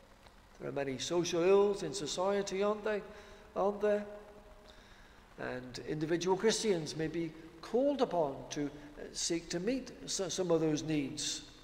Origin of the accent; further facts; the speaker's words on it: Wales, United Kingdom; now in South West England; I'm from South Wales originally, so I still support the Welsh team.